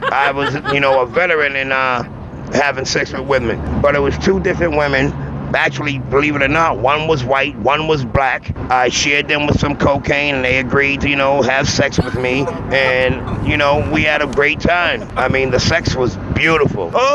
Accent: Boston, Massachusetts, United States; I'm from Boston, Massachusetts, Roxbury, and hopefully one day become a major hip-hop artist

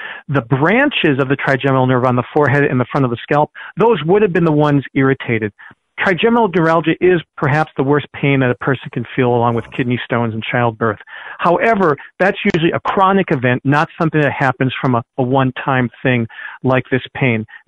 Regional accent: Michigan, United States; Now, I used to think a reed, growing up in Upper Michigan, oh, it's like a cattail, right?

